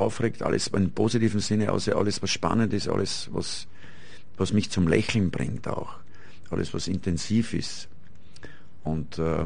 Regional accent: Austria; da sage ich als Österreicher, das gehört trotzdem zu uns irgendwie.

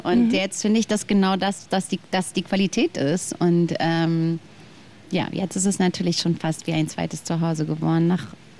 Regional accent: Norcia, Umbria, Italy; Norcia, genau, il Tartufo Nero di Norcia, ja genau, Provinz Perugia, das ist so meine Heimat.

